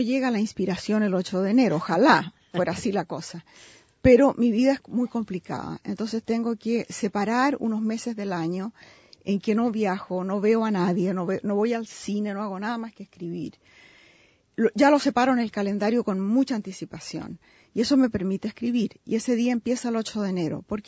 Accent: Chile; Yo me siento profundamente chilena, a pesar de que cuando voy a Chile a la semana ya me siento extranjera

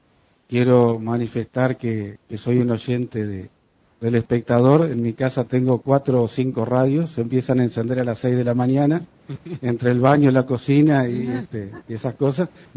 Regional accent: Cardona, Colonia, Uruguay; also born or lived in Montevideo / Ombú de la Valle; now in Mercedes, Uruguay; si bien nací en Montevideo, mi primera infancia fue en Ombú de la Valle, mi etapa escolar fue en Cardona y Liceal, y hoy hace 27 años que vivo en Mercedes.

